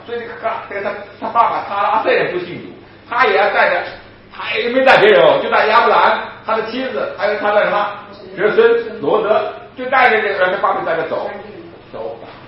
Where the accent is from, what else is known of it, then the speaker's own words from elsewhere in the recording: Jiangsu, China; 因为我江苏人，我也不想去内地嘛，就在我们江苏啊、上海啊、浙江那一带就好了。